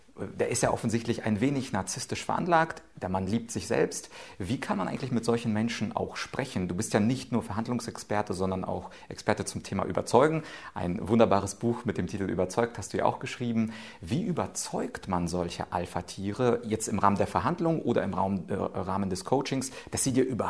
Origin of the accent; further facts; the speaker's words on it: Ukraine; Das eine betrifft mein Heimatland, die Ukraine.